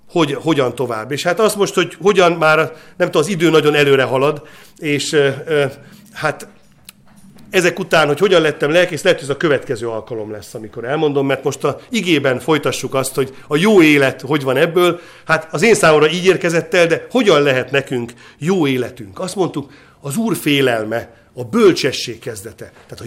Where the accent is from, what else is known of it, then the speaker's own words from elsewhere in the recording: Kispest, Budapest, Hungary; én Kispesten laktam akkor a szüleimmel, ott nőttem föl, egy panelházban